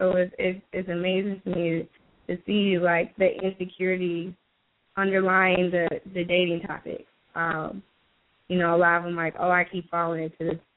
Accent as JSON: {"language": "English", "region": "Midwest", "country": "United States", "lives_now": "Milwaukee, United States", "said": "I am from the Midwest. Right now I'm in Milwaukee."}